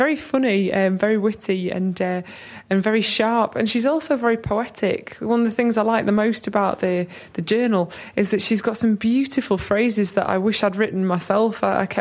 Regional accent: Sheffield, Yorkshire and the Humber, United Kingdom; born there; I was born in Sheffield

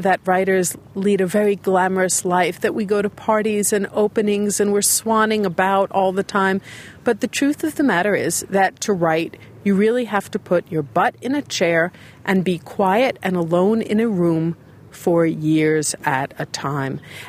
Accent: New York, United States; I was inspired by an old-fashioned ice cream chain of stores in my hometown of New York that was up and down the East Coast

